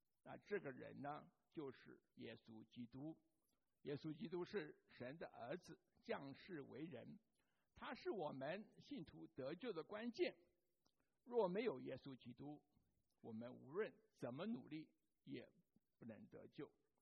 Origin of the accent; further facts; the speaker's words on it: Taiwan; 那我就记得我小时候在台湾啊